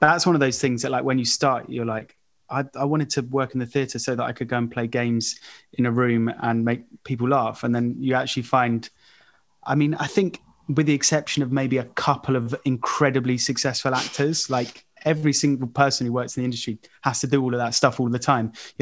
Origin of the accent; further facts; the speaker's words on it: London, United Kingdom; I grew up in Southwest London